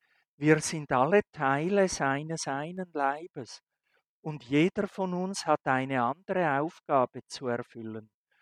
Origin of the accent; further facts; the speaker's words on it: Switzerland; now in Austria; Ich meine, ich als Schweizer, ich bin natürlich auch ein Vertreter der Schweiz hier in Österreich.